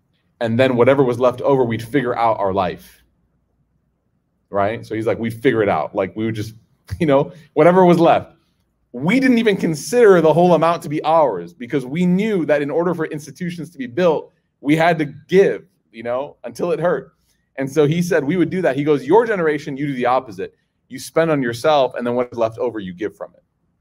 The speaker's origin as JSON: {"language": "English", "town": "Chicago", "region": "Illinois", "country": "United States", "tie": "born or raised there", "said": "the masjid that I grew up in Chicago. And he, Chicagoland, sorry."}